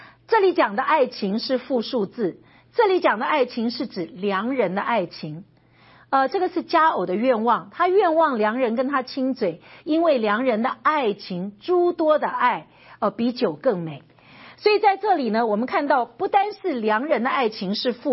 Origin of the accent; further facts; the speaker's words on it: China; 所以你看到我们中国人说回眸一笑什么百媚生